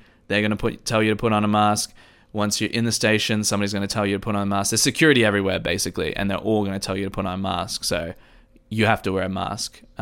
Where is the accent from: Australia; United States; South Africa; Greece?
Australia; I come from Australia where the price is always the price